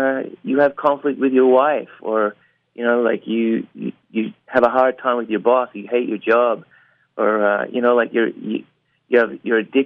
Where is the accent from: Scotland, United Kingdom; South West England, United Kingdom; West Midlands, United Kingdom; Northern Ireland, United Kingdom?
Northern Ireland, United Kingdom; growing up in Northern Ireland, you kind of learn about this guy called St. Patrick.